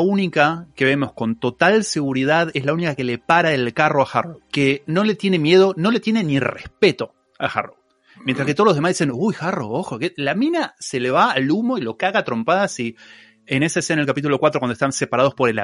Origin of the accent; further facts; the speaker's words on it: Slovenia; esa persecución en los Alpes, querides amigas, está hecha en mi país, en Eslovenia, está filmado.